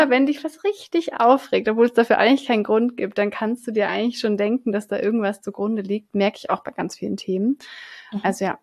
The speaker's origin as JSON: {"language": "German", "region": "Southern Germany", "country": "Germany", "tie": "born or raised there", "said": "ich bin ja in Süddeutschland auf dem Dorf aufgewachsen"}